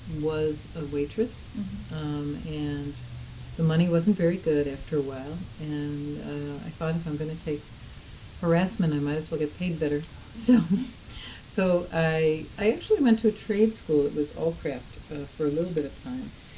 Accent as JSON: {"language": "English", "town": "Buffalo", "region": "New York", "country": "United States", "tie": "born there", "said": "I was born in Buffalo, New York in 1953, and my father was a carpenter and also a cement worker"}